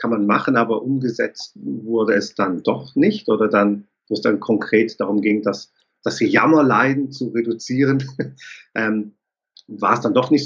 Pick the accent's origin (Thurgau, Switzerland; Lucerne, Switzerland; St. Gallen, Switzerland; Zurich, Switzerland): Thurgau, Switzerland; Münsterlingen; born there; Ich bin in Münsterlingen geboren, am Bodensee.